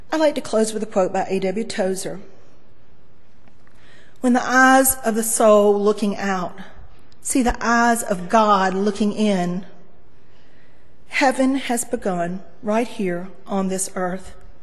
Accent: Barnwell, South Carolina, United States; I was touched by the passion of full-time missionaries like Amanda Scott and Susie McCall from my hometown of Barnwell

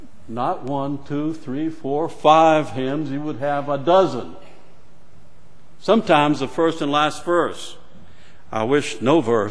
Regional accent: Rio Grande do Sul, Brazil; When I was growing up in Brazil, the southern part of Brazil, Rio Grande do Sul

